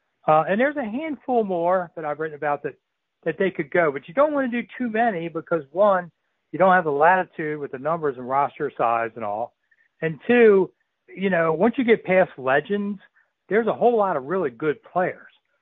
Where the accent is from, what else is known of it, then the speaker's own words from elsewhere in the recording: Washington, United States; I grew up in Washington, is I got to meet all these guys